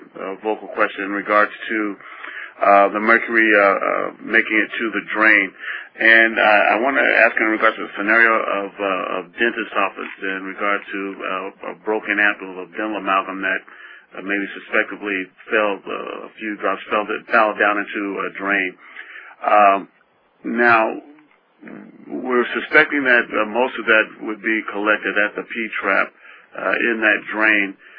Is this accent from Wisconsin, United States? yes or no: no; California, United States; from California.